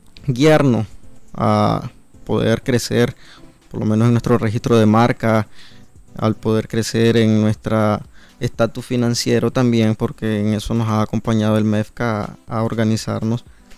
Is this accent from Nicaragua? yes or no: yes; Carazo, Nicaragua; somos de Carazo